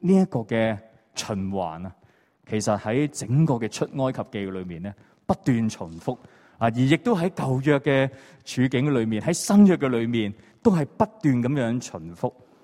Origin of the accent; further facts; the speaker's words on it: China; 就好像我们中国人经常都会讲到什么分久必合、合久必分